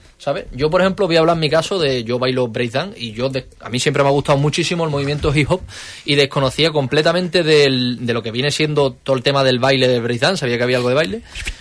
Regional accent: Huelva, Andalusia, Spain; todos somos de Huelva

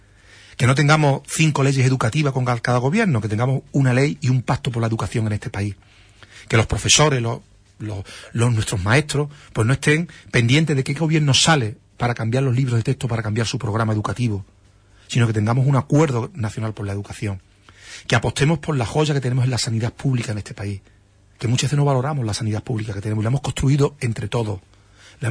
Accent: Huelva, Andalusia, Spain; somos gente de Huelva, no venimos de otras provincias, conocemos perfectamente la provincia

